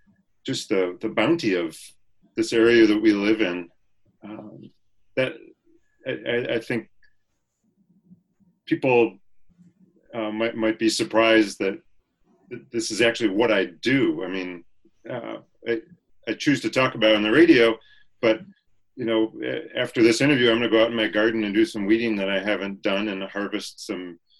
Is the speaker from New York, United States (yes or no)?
yes; Rome, New York, United States; now in Rochester, United States; Well, I grew up in Rome, New York, so not too far away, and came to the University of Rochester to study economics and political science, and ended up staying here.